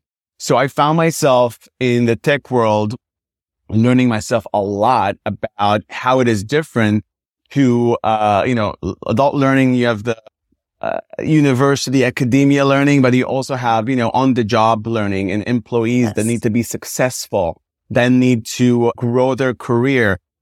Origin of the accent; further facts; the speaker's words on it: Israel; I'm originally from Israel.